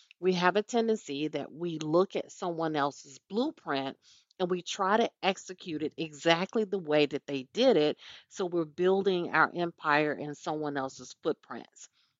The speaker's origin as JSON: {"language": "English", "region": "the South", "country": "United States", "tie": "born or raised there", "said": "I am, if you haven't noticed, I'm a Southern lady. I grew up in the South"}